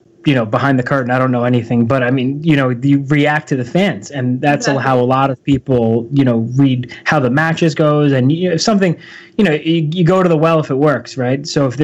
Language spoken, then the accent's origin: English; Northeast, United States; like I said, we're from the Northeast, so there's a lot of stuff that goes on in the Midwest and the West that we aren't too familiar with over here.